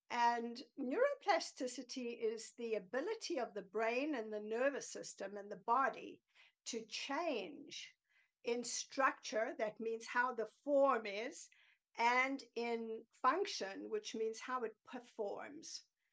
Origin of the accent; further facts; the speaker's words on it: South Africa; moved away as an adult; now in United States; Formerly and originally South African. I tell people I'm from the South, which I am. And I was born and raised there, and I immigrated 45 years ago.